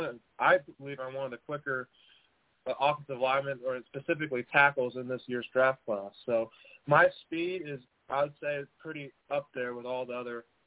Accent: San Angelo, Texas, United States; I played my last two at 2 years of eligibility at Angelo State, my hometown college.

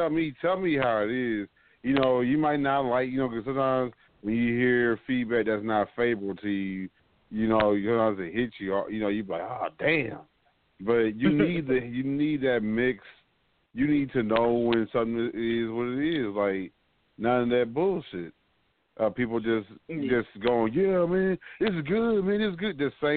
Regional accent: Trenton, New Jersey, United States; now in Texas, United States; before I came down here to Texas, I was from Jersey. Yeah, I'm from Trenton to be exact.

